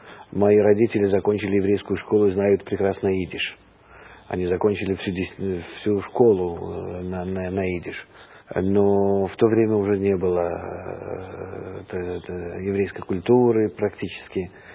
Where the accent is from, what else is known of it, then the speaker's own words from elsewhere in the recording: Vitebsk, Vitebsk Region, Belarus; moved away as an adult; also born or lived in Leningrad / Vilnius; now in Israel; Я переехал из Ленинграда к себе в родной город Витебск. Пытался уехать из Ленинграда, затем пытался уехать из Витебска, не получилось, и потом я только переехал в Вильнюс.